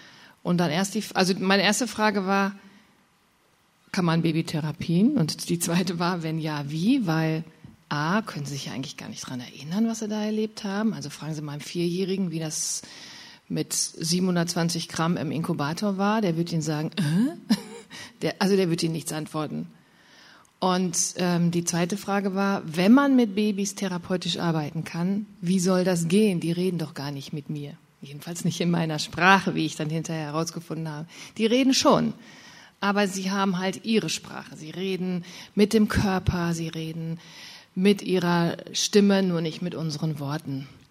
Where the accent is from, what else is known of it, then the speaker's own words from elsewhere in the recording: Dortmund, North Rhine-Westphalia, Germany; ich komme aus Dortmund, lebe da mit meinem Mann.